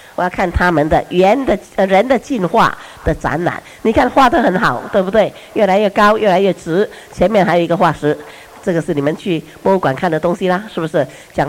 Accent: China; 我们中国人啊，洋人啊，西方人，什么种人都有一个名词叫做混血儿，对不对？

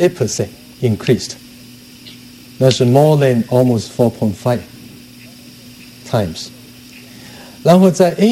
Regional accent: China; 我们希望我们中国人能够利用我们那种也是一种民族性，不甘落后，不做头，不作为啊，我们中国人。

